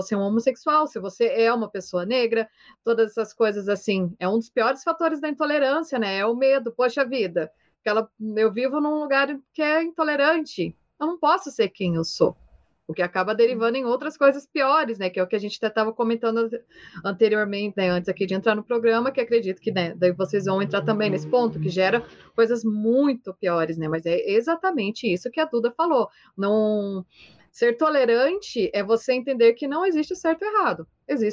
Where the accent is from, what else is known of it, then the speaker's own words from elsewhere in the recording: Paraná, Brazil; Eu sou paranaense mesmo.